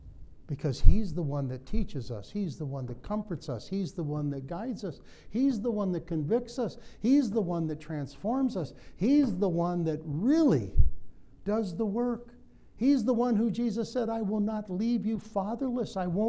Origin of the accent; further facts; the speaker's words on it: Ireland; I'm Irish, so I don't know Italian.